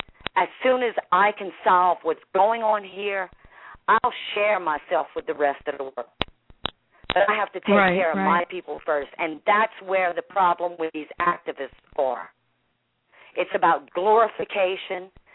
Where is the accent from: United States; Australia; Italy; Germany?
United States; Louisiana; I was born and raised in Louisiana. I'm a Cajun, also known as a Kunas. These people are my people.